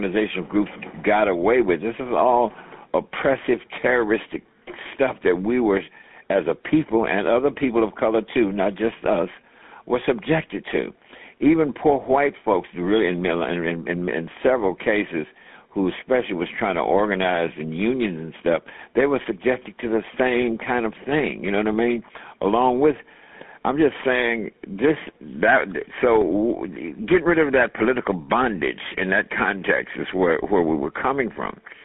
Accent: United States; I said, "I'm an American.

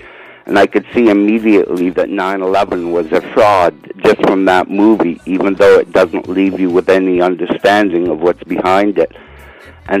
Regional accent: Ontario, Canada; also born or lived in England; I was born in England. My father served there in the Canadian military during the war, and then I've grown up in Ontario and lived here almost my whole life.

